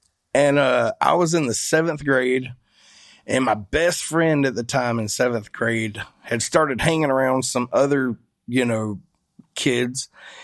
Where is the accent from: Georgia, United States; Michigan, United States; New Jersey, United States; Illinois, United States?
Georgia, United States; Where are you from? And I'm like, I'm from Georgia.